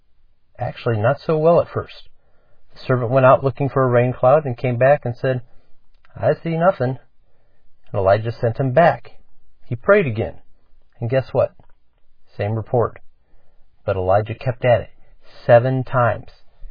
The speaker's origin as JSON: {"language": "English", "town": "Elkhart", "region": "Indiana", "country": "United States", "said": "from Elkhart, Indiana. And you may say, \"Where in the world's that?\""}